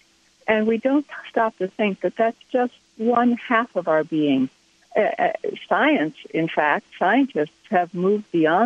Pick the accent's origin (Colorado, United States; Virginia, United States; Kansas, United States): Colorado, United States; Boulder; He lives in my hometown of Boulder